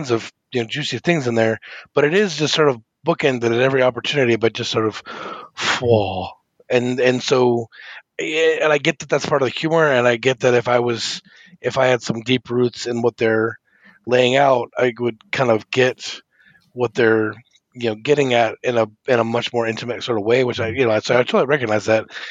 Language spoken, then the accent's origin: English; United States; as an American that doesn't know a ton about it